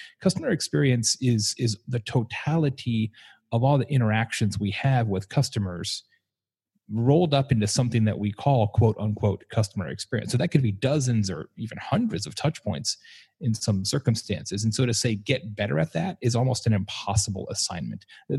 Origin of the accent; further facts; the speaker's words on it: Lake Havasu City, Arizona, United States; first franchise restaurant at least, in my hometown of Lake Havasu City, Arizona, went 24 hours a day.